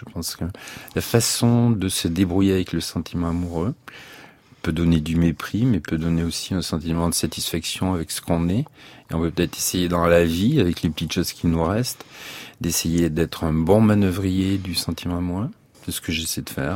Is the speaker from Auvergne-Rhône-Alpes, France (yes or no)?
yes; Auvergne-Rhône-Alpes, France; accent: Auvergnat; Oui, mais j'ai l'accent auvergnat aussi et puis j'ai une sorte de. Ça traîne un peu.